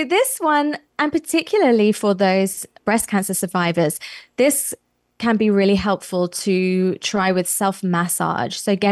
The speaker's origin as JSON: {"language": "English", "region": "England", "country": "United Kingdom", "tie": "born or raised there", "lives_now": "Durban, South Africa", "said": "So me growing up in England, the smell of sun cream that totally transports me to a holiday. Whereas now I'm living in Durban, sun cream is my everyday."}